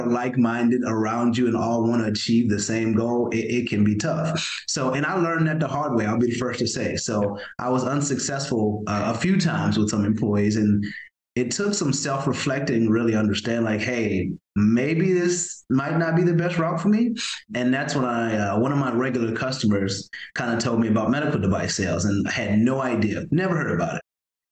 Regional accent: Louisiana, United States; also born or lived in Arkansas / Florida; So I'm from South Louisiana, right outside New Orleans.

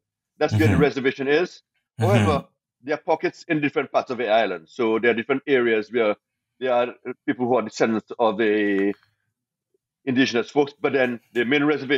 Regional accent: New York, United States; We come from New York, we're from Portugal.

